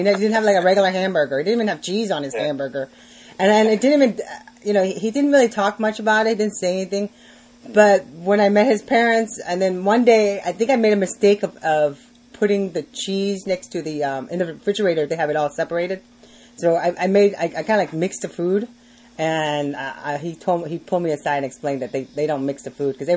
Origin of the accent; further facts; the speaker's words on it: Vietnam; I'm from Vietnam, so yeah.